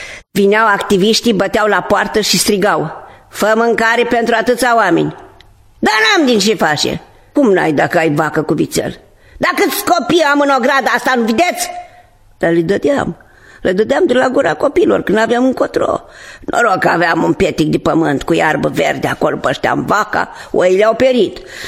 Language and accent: Romanian; Gașba, Glodeni District, Moldova; din Gașba Glodeni.